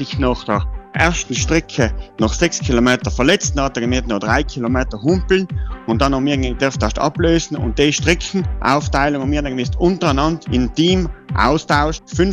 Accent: Trentino-Alto Adige, Italy; es sind nicht nur wir als Südtiroler gestartet und ja, und hoffentlich als nächstes Jahr noch mehr teilnehmende Mannschaften von Südtirol da mitmachen

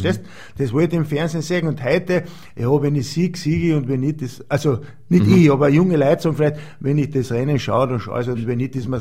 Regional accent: Austria; Da gehen jetzt natürlich bei uns in Österreich sehr stark die Tendenzen

